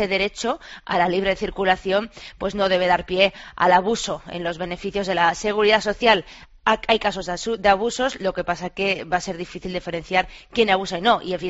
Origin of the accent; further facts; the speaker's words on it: Spain; los que somos españoles los vemos